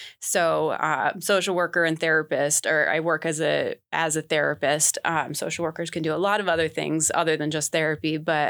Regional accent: Alaska, United States; Sort of. I'm from Southeast Alaska.

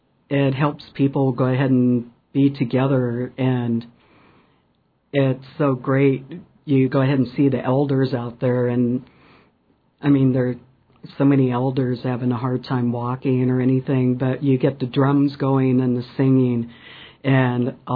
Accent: Seattle, Washington, United States; I was born and raised in Seattle

